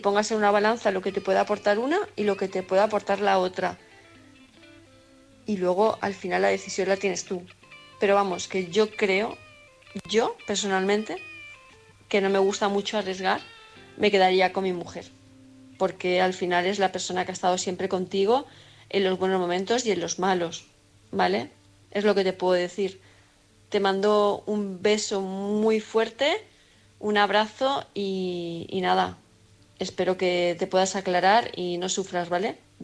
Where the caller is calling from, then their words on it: Palma de Mallorca, Balearic Islands, Spain; de Palma de Mallorca